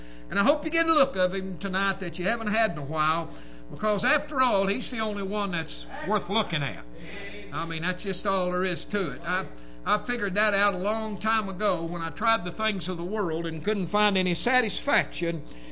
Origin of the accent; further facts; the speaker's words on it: United States; I love my country. I like Scott County. Believe it or not, I was born and raised rough on Grape Rough, and I'm thankful for it.